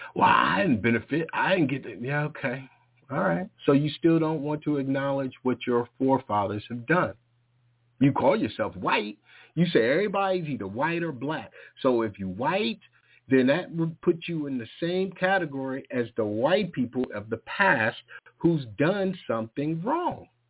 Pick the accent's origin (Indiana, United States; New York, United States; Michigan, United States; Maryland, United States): Maryland, United States; Yeah, but I'm from Maryland. That's where I grew up.